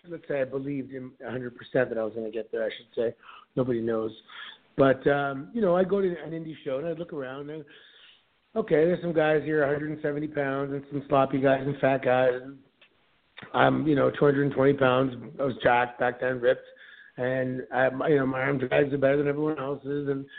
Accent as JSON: {"language": "English", "town": "Toronto", "region": "Ontario", "country": "Canada", "said": "I'm from Toronto, but I went to University of Montreal"}